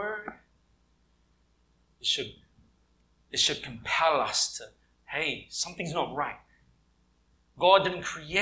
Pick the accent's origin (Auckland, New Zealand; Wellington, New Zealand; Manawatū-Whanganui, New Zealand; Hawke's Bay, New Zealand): Wellington, New Zealand; Wainuiomata; When I was 11, 12 years old, growing up in Wainui, in Wellington, there was this time that I went to Wellington City